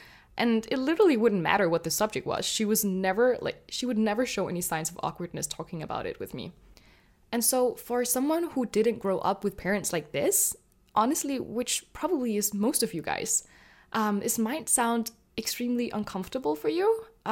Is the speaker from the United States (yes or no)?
no; Denmark; I grew up in Denmark with the culture that I did, and that I grew up in an atheist household